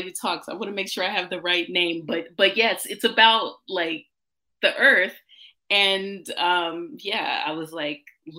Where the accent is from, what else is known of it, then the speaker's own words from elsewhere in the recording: Missouri, United States; born there; So, I was born in Missouri, and some of my heritage is like Osage, which are native to Missouri.